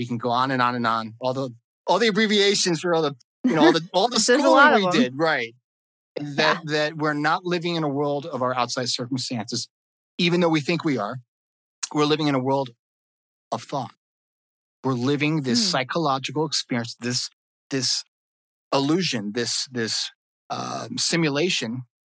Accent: California, United States; I'm based out of Santa Barbara, California. I'm a Californian. We speak very slowly.

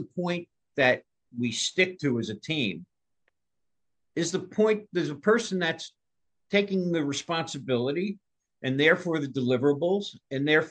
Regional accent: Carmel, New York, United States; also born or lived in New Fairfield, Connecticut; now in Cleveland, United States; where I grew up was in Carmel, New York, which is 15 minutes away from New Fairfield, Connecticut.

